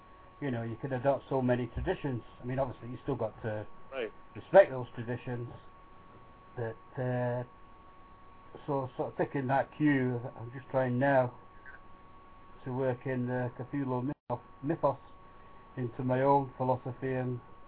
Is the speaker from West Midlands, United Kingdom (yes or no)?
no; Scotland, United Kingdom; in the north of Scotland.